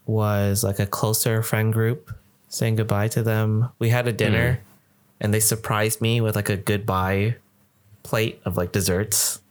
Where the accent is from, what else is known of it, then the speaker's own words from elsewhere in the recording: Canada; when I was like a kid growing up in Canada